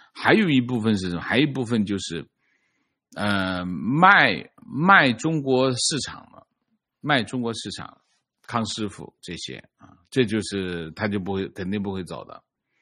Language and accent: Chinese; Taiwan; 我们台湾人工作了十几年工资都没涨，